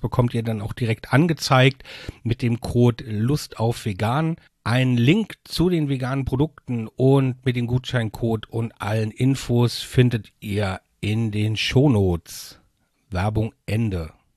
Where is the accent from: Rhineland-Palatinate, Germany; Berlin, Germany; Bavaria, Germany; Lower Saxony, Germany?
Rhineland-Palatinate, Germany; Mainz; wir sind beide aus Mainz